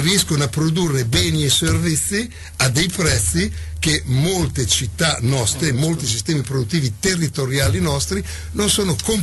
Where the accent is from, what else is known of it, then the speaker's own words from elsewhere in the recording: Bologna, Emilia-Romagna, Italy; born there; io sono nato a Bologna anche se ho passato tutta la mia vita fuori, sono nato a Bologna